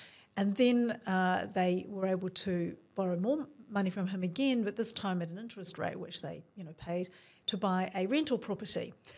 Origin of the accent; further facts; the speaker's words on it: Auckland, New Zealand; there weren't many Asian people in my neighbourhood. I grew up in Blockhouse Bay, New Windsor, and there were really only two coloured families, us, the Chinese family, and one Māori family.